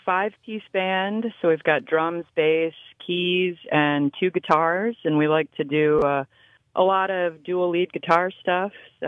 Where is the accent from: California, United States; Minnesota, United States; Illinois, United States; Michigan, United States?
Minnesota, United States; I grew up in Minnesota, and as we know in where we all live, there's a lot of snow that happens in the wintertime